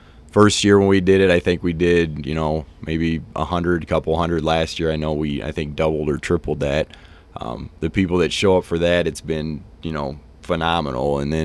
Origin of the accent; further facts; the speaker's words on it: Fort Wayne, Indiana, United States; me and my brother growing up in Fort Wayne, diehard Notre Dame fans